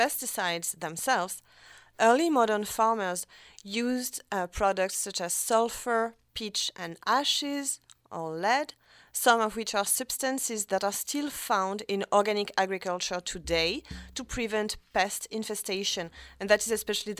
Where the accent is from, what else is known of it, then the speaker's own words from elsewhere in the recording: France; accent: French; English is a second language; So that stands for, with my French accent, dichlorodiphenyltrichloroethane.